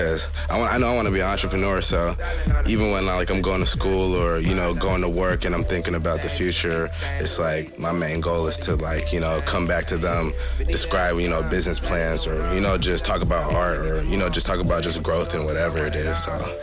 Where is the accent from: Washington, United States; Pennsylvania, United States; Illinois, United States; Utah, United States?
Washington, United States; Seattle; I'm from Seattle.